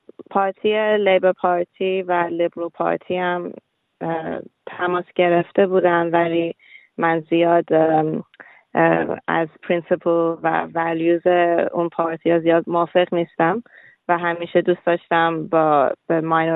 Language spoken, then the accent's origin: Persian; Iran; now in Australia; من و پدر و مادرم از ایران سال 1999 اومدیم بیرون و اول ما رفتیم ترکیه. برای یه سال ترکیه بودیم به خاطر اینکه مامانم بهایی بود و با کیس رفیجی تونستیم ما بیایم استرالیا.